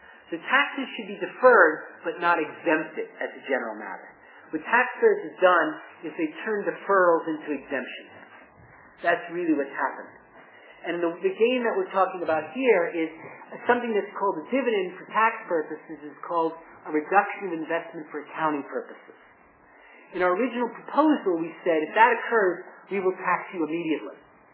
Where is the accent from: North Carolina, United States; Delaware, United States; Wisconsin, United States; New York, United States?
New York, United States; Again, I'm trying to talk a little slower, but again, as a New Yorker, it's sometimes hard for me.